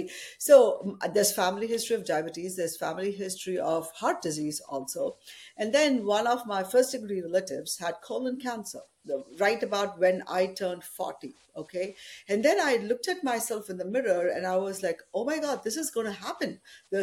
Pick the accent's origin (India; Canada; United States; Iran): India; Chennai, Tamil Nadu; even though I'm South Indian, like proper Chennai person, rice was not my big favorite